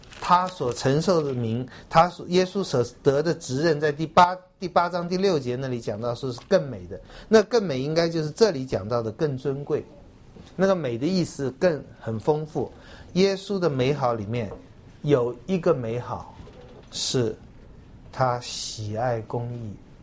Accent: China; 我们中国人通常讲就是嫉恶如仇

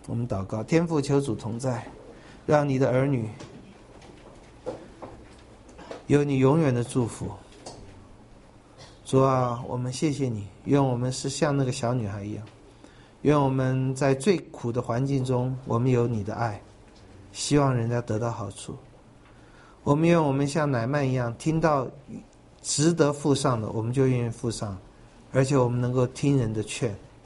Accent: Taiwan; 我们台湾人是绝不离开钱

